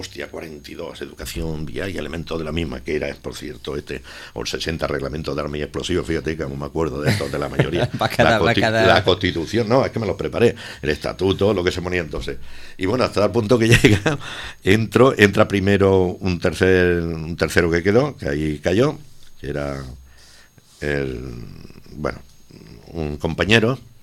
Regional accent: Andalusia, Spain; now in Catalonia, Spain; yo soy andaluz, mi entorno hablamos en castellano, llevo aquí unos años ya, en Cataluña, y por tanto el catalán que yo hablo es de Urella, le dije yo, digo, es de oído

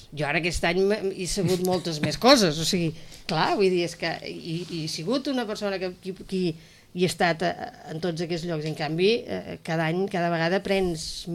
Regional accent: Sitges, Catalonia, Spain; Sóc una dona de Sitges, això sí. Vull dir, sóc una dona de Sitges... que em sento molt de Sitges, que tota la vida he treballat fora de Sitges

